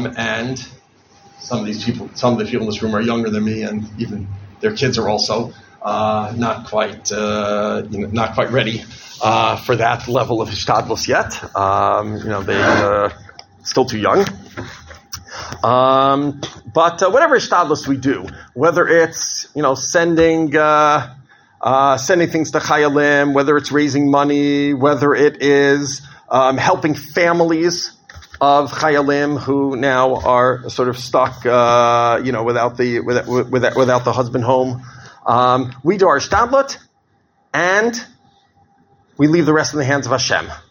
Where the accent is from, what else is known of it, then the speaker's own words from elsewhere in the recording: United States; even when I grew up in America, a cloudy day means like a sad time, a depressing time.